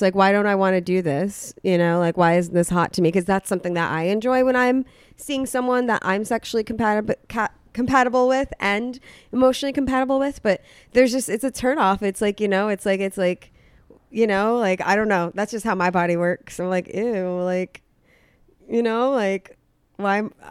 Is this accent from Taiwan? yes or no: no; Bay Shore, New York, United States; I'm from New York. I'm from Bayshore. It's like the suburbs.